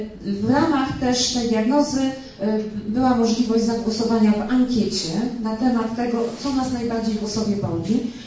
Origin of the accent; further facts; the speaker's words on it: Gdańsk, Pomeranian Voivodeship, Poland; born there; Urodziłam się w Gdańsku. Obecnie mieszkam w Osobie.